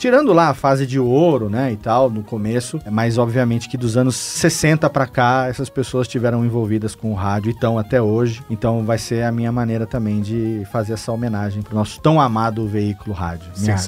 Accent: Serra Negra, São Paulo, Brazil; moved away as an adult; eu sou do interior, sou de Serra Negra, né? Uma cidade pra qual eu voltei já tem 10 anos, depois de ter ficado 20 fora de lá. E saí de lá com 18. A minha família toda daquele interior lá.

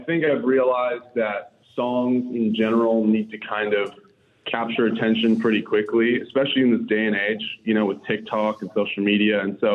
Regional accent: California, United States; You know, I grew up on Paradise Drive here in Marin County.

